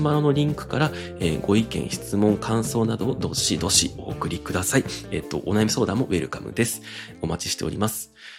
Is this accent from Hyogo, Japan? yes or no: yes; Kobe, Hyogo, Japan; also born or lived in Christchurch, New Zealand; now in Tokyo, Japan; 私が現在住んでいる東京都、私の出身地である兵庫県神戸市、私のもう一つのふるさとである、ニュージーランドクライストチャーチ、そして私が、2年間、仕事で駐在していたアメリカテキサス州ヒューストン